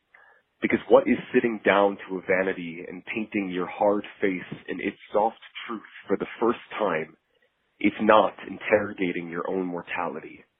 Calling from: New York, United States; My pronouns are they, them, theirs. I'm calling in from New York

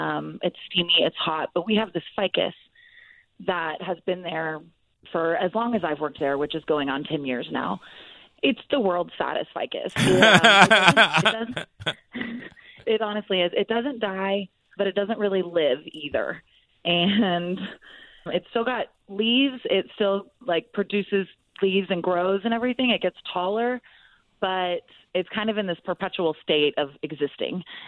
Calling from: Norman, Oklahoma, United States; I am calling from Norman, Oklahoma.

